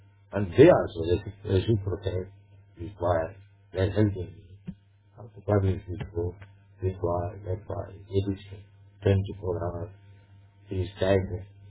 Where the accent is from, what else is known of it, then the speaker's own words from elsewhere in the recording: India; I am an Indian. I come from foreign country.